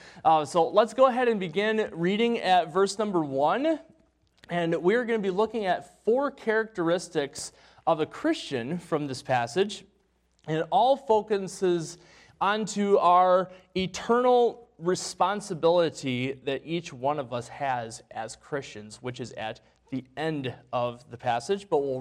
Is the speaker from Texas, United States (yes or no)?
no; Wisconsin, United States; I'm from Wisconsin and our football team is just a lot better up there.